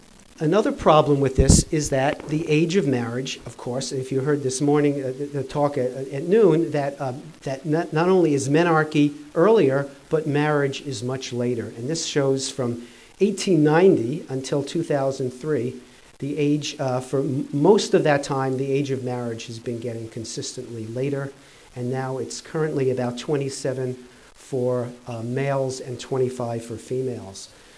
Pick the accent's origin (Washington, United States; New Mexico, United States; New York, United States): New Mexico, United States; My home state of New Mexico ran into trouble when our Secretary of Health said we would only apply abstinence funding for teenagers 12 and younger.